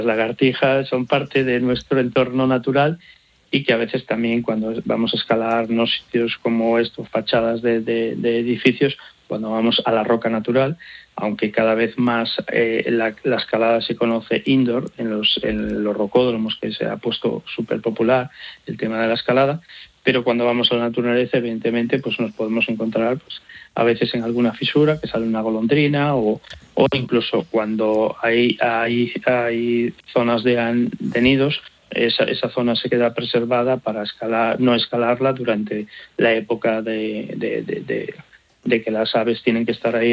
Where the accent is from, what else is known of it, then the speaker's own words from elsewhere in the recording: Galicia, Spain; soy gallego, y me inicié en el dique de abrigo, en una muralla del puerto de La Coruña